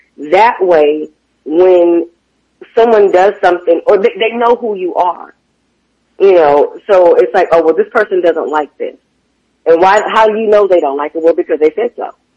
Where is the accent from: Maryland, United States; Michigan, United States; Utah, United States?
Michigan, United States; Now, I'm from Michigan, so I have an attitude. I'm Midwest. I got a Midwest attitude.